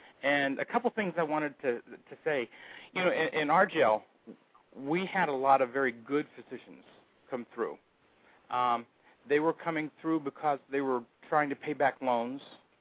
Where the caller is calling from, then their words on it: Phoenix, Arizona, United States; I'm from Phoenix, Arizona.